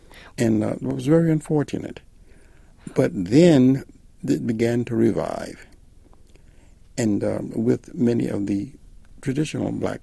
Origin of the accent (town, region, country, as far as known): South Carolina, United States; born or raised there